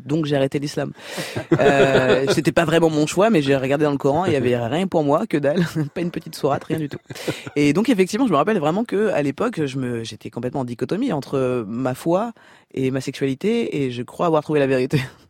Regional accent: France

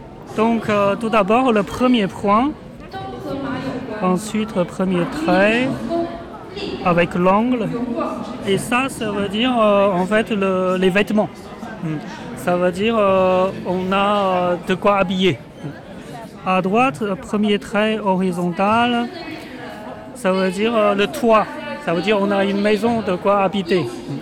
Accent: Inner Mongolia, China; Je suis né en Mongolie intérieure.

